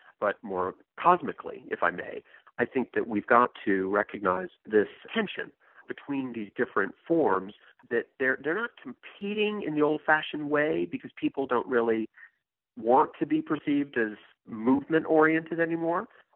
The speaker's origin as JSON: {"language": "English", "town": "Washington", "region": "District of Columbia", "country": "United States", "tie": "born or raised there", "said": "I grew up in Washington, D.C., and my mother was very active in the Smithsonian as an employee."}